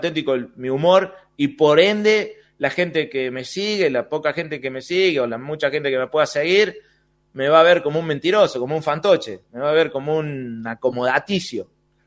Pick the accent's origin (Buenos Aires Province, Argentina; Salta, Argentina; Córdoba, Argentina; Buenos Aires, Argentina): Córdoba, Argentina; born there; also born or lived in La Rioja; Yo nací en Córdoba y me había ido a La Rioja por temas familiares, y cuando volví